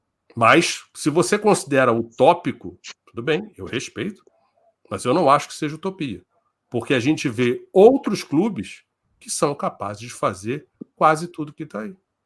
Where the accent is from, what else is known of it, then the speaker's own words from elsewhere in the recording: Brazil; Eu sou brasileiro e não sou inferior a ninguém.